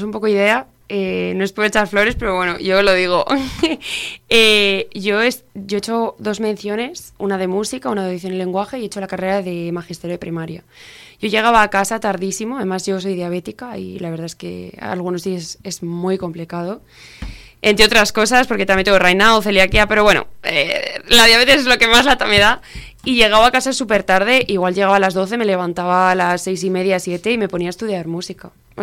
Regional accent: Laredo, Cantabria, Spain; now in Gama, Spain; soy de aquí, de este pueblo tan bonito, de Laredo. y vivo actualmente en Gama

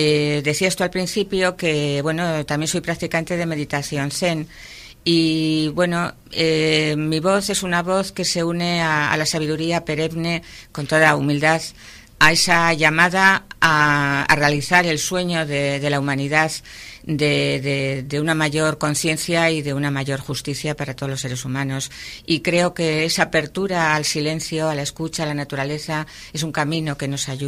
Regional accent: Basque Country, Spain; now in Laredo, Spain; en mi tierra natal con los montes y los valles de las Encartaciones, con la propia ría de Bilbao

